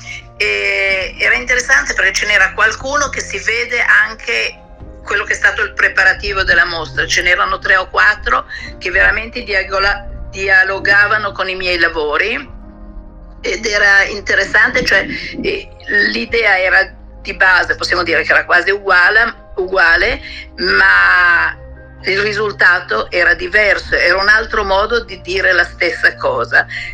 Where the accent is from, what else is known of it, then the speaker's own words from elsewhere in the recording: Milan, Lombardy, Italy; born there; io sono nata a Milano, ho studiato al liceo artistico